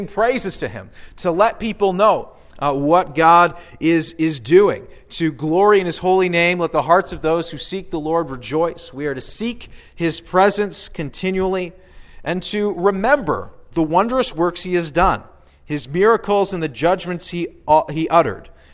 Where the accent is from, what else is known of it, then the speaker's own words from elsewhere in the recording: Ontario, Canada; born there; I was born down in Ontario and kind of got sucked in that way.